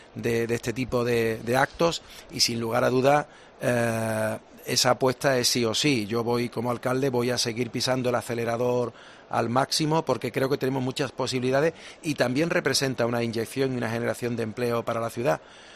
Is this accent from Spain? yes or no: yes; Seville, Andalusia, Spain; que es lo que nos merecemos como sevillanos.